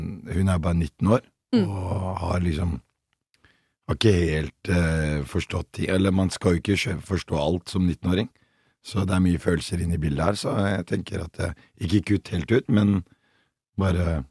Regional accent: Oslo, Norway; Men jeg må også si at jeg vokste opp på Bøler

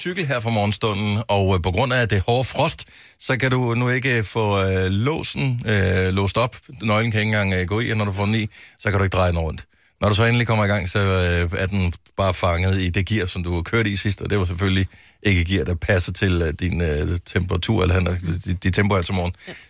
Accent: Bogense, Region of Southern Denmark, Denmark; Dagens deltager er fra min barndomsby, Bogense.

